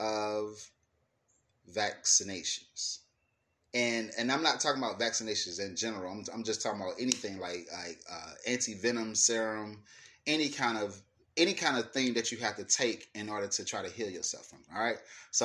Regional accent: Atlanta, Georgia, United States; because I grew up in Atlanta was fucking concrete jungle.

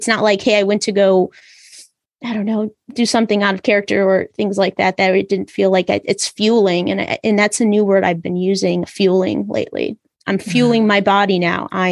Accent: United States; and they want to take pictures with me because I'm from America.

